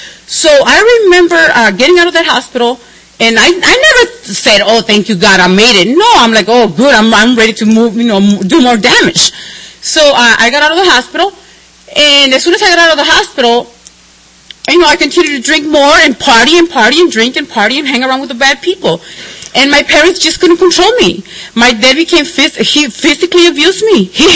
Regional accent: Chicago, Illinois, United States; Don't you know, I'm from Chicago, I have to look good.

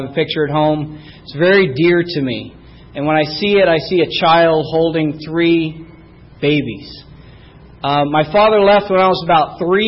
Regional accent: La Mesa, California, United States; I grew up right here in La Mesa.

